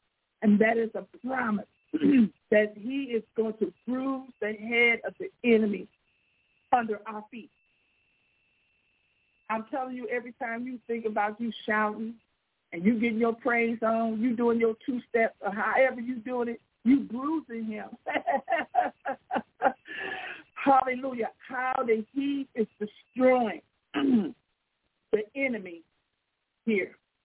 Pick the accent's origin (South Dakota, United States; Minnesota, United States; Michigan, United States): Michigan, United States; Benton Harbor; Now, I grew up in Benton Harbor, Michigan